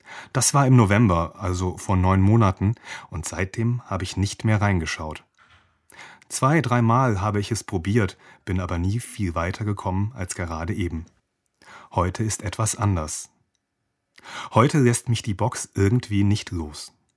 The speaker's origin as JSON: {"language": "German", "town": "Mainz", "region": "Rhineland-Palatinate", "country": "Germany", "said": "Also ich komme ursprünglich aus Mainz"}